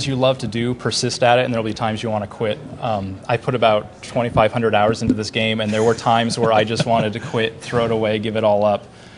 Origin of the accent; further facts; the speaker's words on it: Colorado, United States; now in San Francisco, United States; I love, of course, it feels like home to me because I'm from Colorado and it has the mountains.